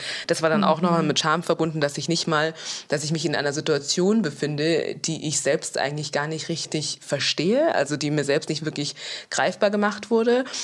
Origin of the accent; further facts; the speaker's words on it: Munich, Bavaria, Germany; weil ich komme aus München und nicht aus Düsseldorf.